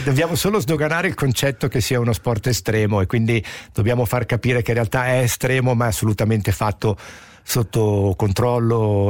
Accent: Genoa, Liguria, Italy; essendo genovese con mamma camoglina, avendo casa a Recco

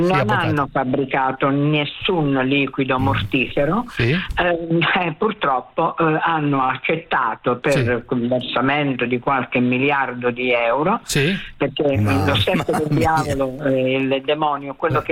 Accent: Venice, Veneto, Italy; io sono veneziano.

